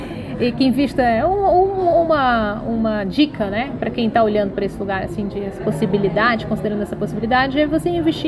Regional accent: Rio de Janeiro, Brazil; born there; eu nasci no Rio, sou uma pessoa de praia, de sol, então sempre muito habituada a calor.

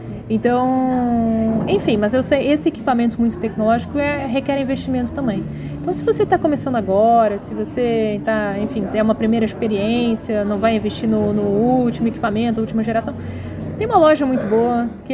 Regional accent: Rio de Janeiro, Brazil; born there; eu nasci no Rio, sou uma pessoa de praia, de sol, então sempre muito habituada a calor.

